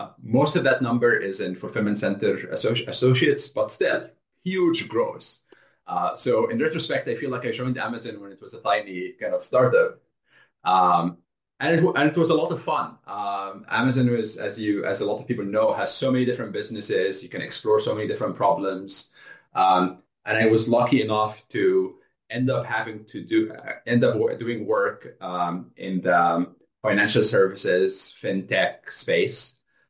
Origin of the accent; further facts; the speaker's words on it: Egypt; I grew up in Egypt, like if you want to start at the beginning.